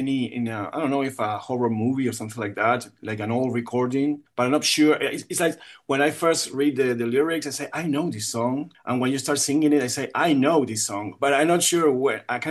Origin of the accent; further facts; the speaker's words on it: Buenos Aires, Argentina; English is a second language; pronouns he, him. I'm from Buenos Aires, Argentina, in the south of the universe.